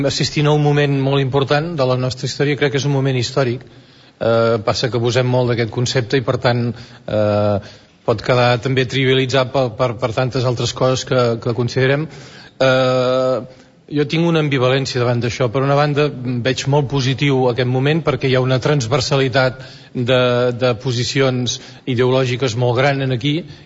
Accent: La Bisbal d'Empordà, Catalonia, Spain; now in Girona, Spain; Sí, visc a Girona, però soc de la Bisbal, i per tant soc del país

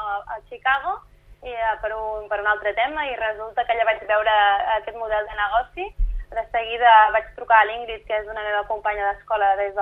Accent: Girona, Catalonia, Spain; nosaltres som de Girona, teníem molt clar que havíem d'adaptar aquest producte americà aquí

